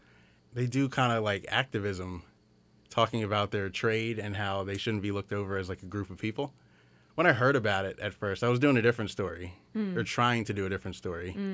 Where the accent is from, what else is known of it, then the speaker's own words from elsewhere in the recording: Middletown, Delaware, United States; born there; Yeah, I was born in Middletown, Delaware.